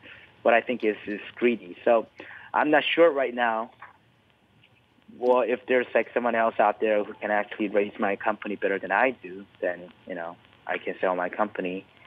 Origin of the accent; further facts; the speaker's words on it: South Korea; first language Korean; English is a second language; Right, but we speak in English to communicate with each other. Even my mother tongue is Korean, your mother tongue is Bahasa Malay